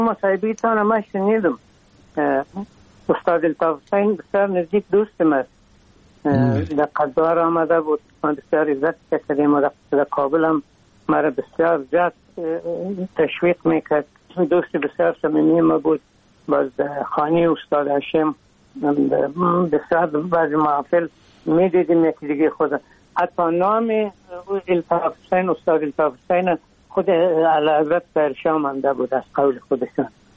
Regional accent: Afghanistan; ما از افغانستان آمدیم

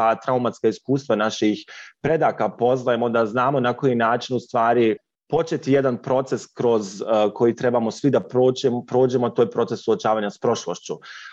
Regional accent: Bosnia & Herzegovina; ja sam rekao dolazim iz Bosne i Hercegovine

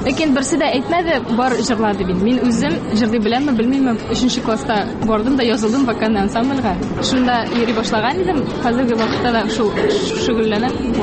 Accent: Aznakayevo, Tatarstan, Russia; also born or lived in Almetyevsk; Мин үзем Ознакай шәһәрендә тудым.

